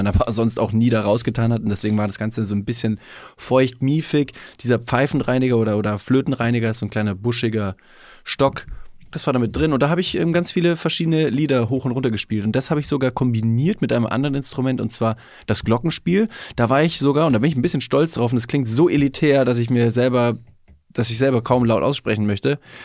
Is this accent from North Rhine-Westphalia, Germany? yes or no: no; Bavaria, Germany; Also ich komme aus Bayern